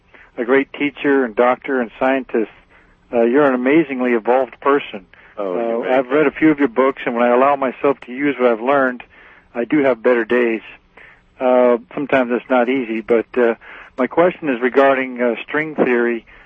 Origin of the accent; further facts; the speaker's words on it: Redding, California, United States; I'm from Redding, California.